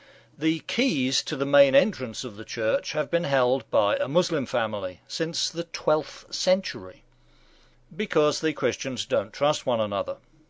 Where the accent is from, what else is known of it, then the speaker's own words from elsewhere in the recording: England, United Kingdom; now in United States; As an English person in America, one thing I get asked a lot is, what's the difference between England and Britain and the UK?